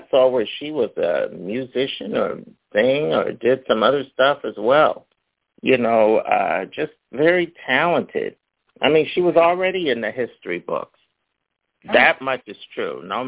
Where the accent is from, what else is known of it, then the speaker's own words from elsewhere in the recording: Philadelphia, Pennsylvania, United States; Thank you, Mom. Thank you, Dad, that I grew up in Philly. We didn't have those issues.